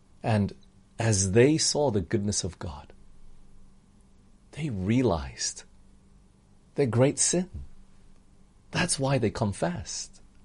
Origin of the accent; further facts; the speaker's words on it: Australia; also born or lived in United States; now in Malaysia; yes, I'm Malaysian, I grew up in Australia, I've been living in the US before